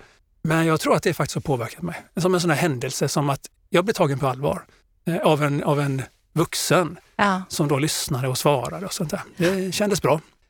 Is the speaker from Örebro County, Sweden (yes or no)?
no; Gothenburg, Västra Götaland County, Sweden; now in Blekinge, Sweden; Jag är 55 år när detta spelas in. Mm. Jag är från Göteborg från början, har inte bott där sedan 97. Jag bor numera i Blekinge.